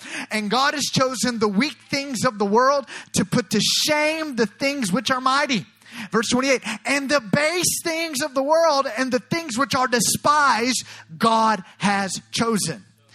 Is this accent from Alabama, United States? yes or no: yes; Alabama, United States; I'm born and raised in Alabama. I used to live not too far from here.